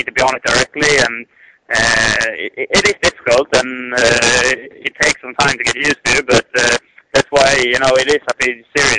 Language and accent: English; Kumla, Örebro County, Sweden; this year I've decided to live in Sweden and in Kumla, my hometown